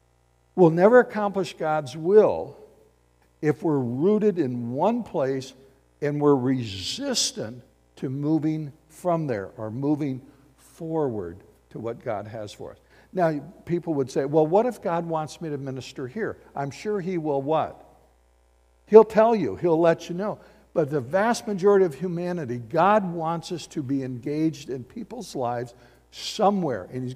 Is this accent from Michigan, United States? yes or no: yes; Battle Creek, Michigan, United States; now in Nashville, United States; I grew up in Battle Creek. Why would I settle in Nashville?